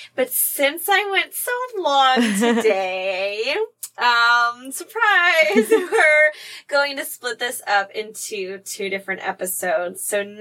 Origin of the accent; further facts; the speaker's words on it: United States; So I'm an American. I can do that.